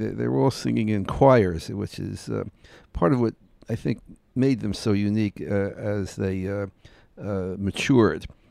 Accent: Newark, New Jersey, United States; You know I'm from Newark, right?

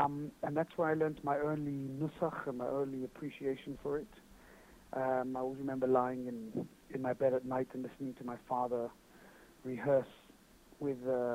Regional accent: London, United Kingdom; I was born in London in a place called Stamford Hill. It has over the years now become, well, even when I was a child, it was a very big Haredi community there. And I grew up there

